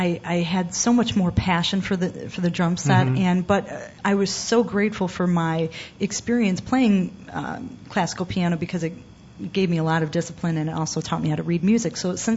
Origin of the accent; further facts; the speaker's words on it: Berwyn, Illinois, United States; Yeah, I'm a Berwyn girl